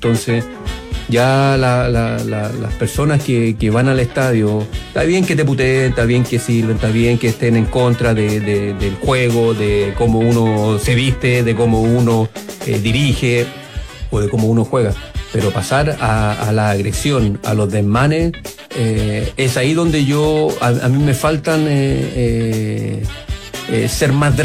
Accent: Lo Prado, Santiago Metropolitan, Chile; Como le dije al principio, para mí mi mundo era Lo Prado.

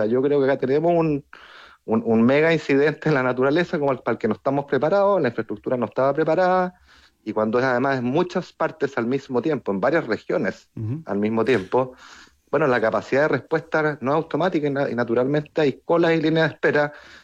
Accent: Chile; creo que como chileno necesitamos

